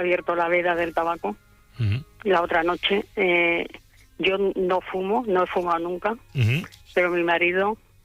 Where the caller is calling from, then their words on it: Madrid, Community of Madrid, Spain; de Madrid.